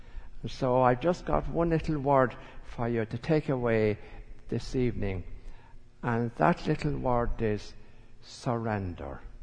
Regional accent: Ireland; because I'm Irish, and so I say palm

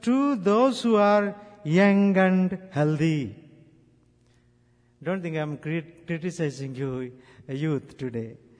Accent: India; I come from India. I am a diocesan pastor.

